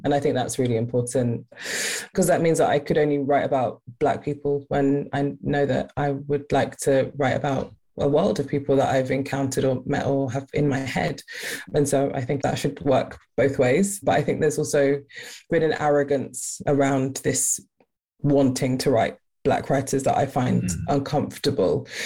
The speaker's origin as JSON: {"language": "English", "country": "United Kingdom", "said": "I would say I'm British because of my passport, but I probably haven't felt as disconnected to Britain as I have in these last few years."}